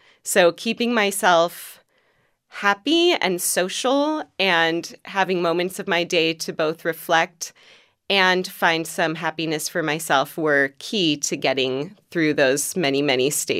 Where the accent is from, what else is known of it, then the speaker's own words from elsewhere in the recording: Seattle, Washington, United States; I grew up in Seattle, went to school in Chicago, moved to South America right after college, lived in Baltimore as well.